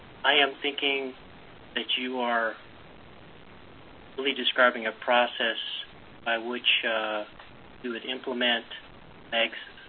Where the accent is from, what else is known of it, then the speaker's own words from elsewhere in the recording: Georgia, United States; accent: Georgia; I'm using my Georgia accent.